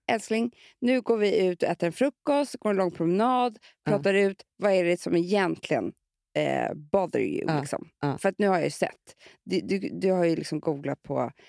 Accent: Gotland, Sweden; Jag kommer från Gotland

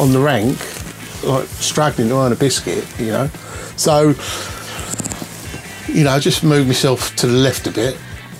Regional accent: Ireland; Not anglais, not English, not English, I'm Irish.

